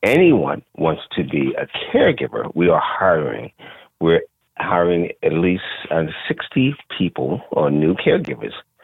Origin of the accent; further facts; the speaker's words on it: Philadelphia, Pennsylvania, United States; So now I am a native of … North Philly. Everyone knows that.